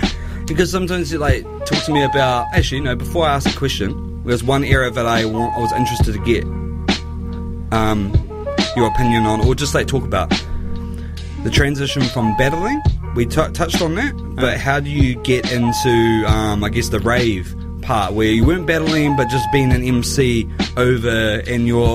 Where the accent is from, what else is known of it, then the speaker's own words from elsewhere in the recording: Dunedin, Otago, New Zealand; from my memories growing up in Dunedin